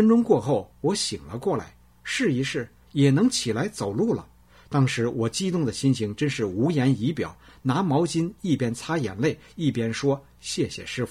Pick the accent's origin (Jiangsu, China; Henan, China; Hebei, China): Hebei, China; 我是河北人，曾是一名省级优秀教师，49岁病退